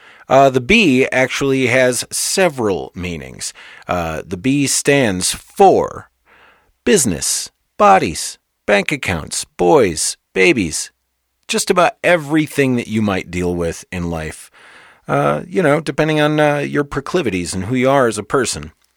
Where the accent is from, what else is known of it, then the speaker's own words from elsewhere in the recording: Michigan, United States; now in Colorado, United States; I came from Michigan, and you know, the snow here in Colorado is nothing like the snow in Michigan.